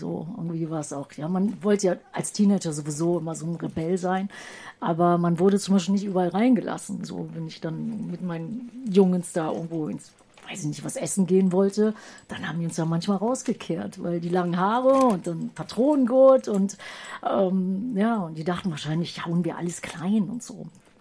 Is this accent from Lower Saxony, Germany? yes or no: no; Düsseldorf, North Rhine-Westphalia, Germany; ich komme ehemals aus Düsseldorf